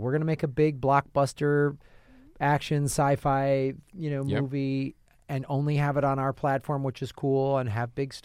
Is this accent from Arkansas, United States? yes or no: yes; Fort Smith, Arkansas, United States; Side note, the film A Soldier Story was shot in my hometown of Fort Smith, Arkansas.